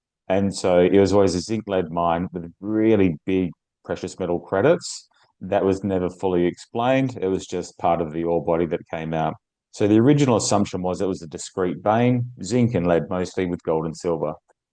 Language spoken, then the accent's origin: English; Western Australia, Australia; So there's a lot of similarities for me in Arizona and Nevada from my home state in Western Australia.